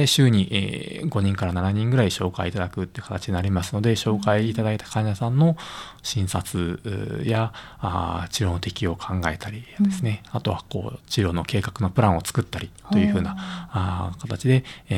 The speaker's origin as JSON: {"language": "Japanese", "region": "Kyushu", "country": "Japan", "lives_now": "Yao, Japan", "said": "そうですね、九州出身です。"}